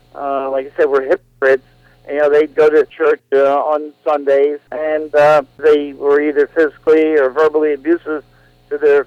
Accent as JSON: {"language": "English", "town": "Massapequa", "region": "New York", "country": "United States", "tie": "born or raised there", "also_born_or_lived": "New Jersey", "said": "I was born in Trenton, New Jersey, grew up Long Island, New York, down called Massapequa."}